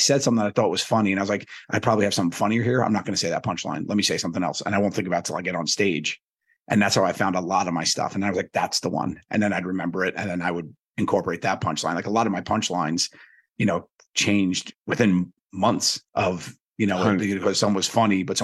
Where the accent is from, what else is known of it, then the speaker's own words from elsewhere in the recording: Staten Island, New York, United States; So I grew up in Staten Island, New York. I went to an all-boy Catholic high school.